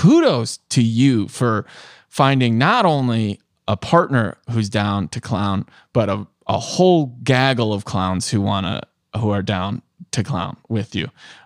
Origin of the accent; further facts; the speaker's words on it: Rochelle, Illinois, United States; I want to open a bar in my hometown in Rochelle and call it the Tattler.